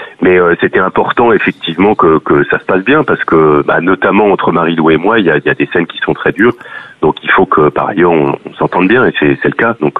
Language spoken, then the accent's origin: French; Libya; je suis originaire de Libye